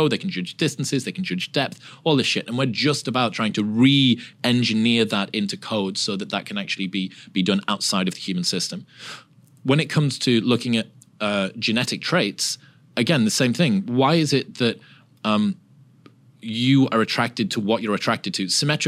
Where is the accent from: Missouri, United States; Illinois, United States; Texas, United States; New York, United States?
Texas, United States; Dude, I'm from Texas.